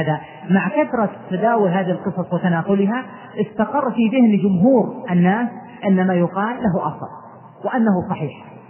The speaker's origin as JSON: {"language": "Arabic", "country": "Saudi Arabia", "said": "عندنا في السعودية مثلا فيه مناطق معينة"}